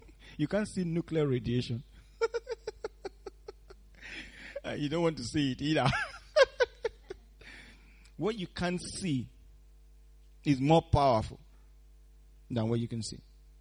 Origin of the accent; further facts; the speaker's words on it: Nigeria; When I was growing up in Nigeria, that was frequent.